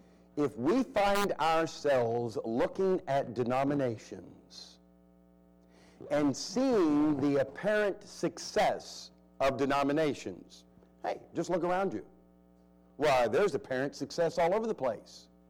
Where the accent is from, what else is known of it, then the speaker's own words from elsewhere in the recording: Ohio, United States; now in Delaware, United States; I'm from Central Ohio, living in Delaware